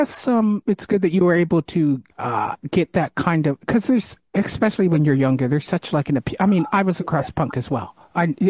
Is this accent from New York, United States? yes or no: no; Pennsylvania, United States; I like the woods. I'm an Appalachian boy.